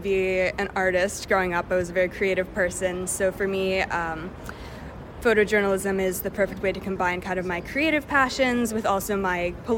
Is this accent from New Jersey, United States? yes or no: yes; Morristown, New Jersey, United States; I'm a photojournalism major at RIT, and I'm from Morristown, New Jersey.